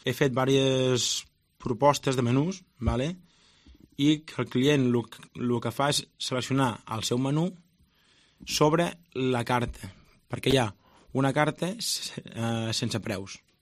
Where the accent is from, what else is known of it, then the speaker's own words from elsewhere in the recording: Catalonia, Spain; al final som d'aquí, no? És a dir, al final som de Catalunya, som d'aquí a la terra, no?